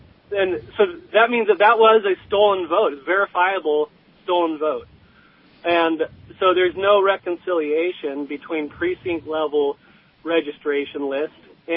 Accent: Seattle, Washington, United States; moved away; I know from personal experience growing up in Seattle, is that the voter's registration at the precinct level is not corrected. So I moved out of Seattle in 2000, roughly

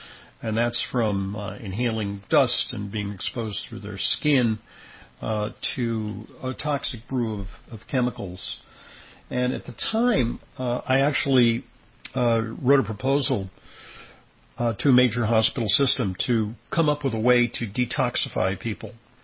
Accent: New York, United States; I'm a New Yorker, and I witnessed it.

